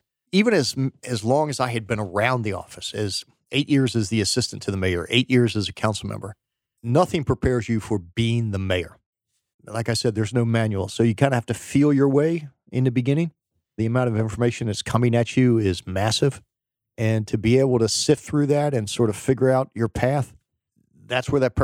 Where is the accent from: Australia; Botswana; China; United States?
United States; I grew up in outside of Washington, D.C., so I was exposed to public service and politics at an early age. We were Irish Catholic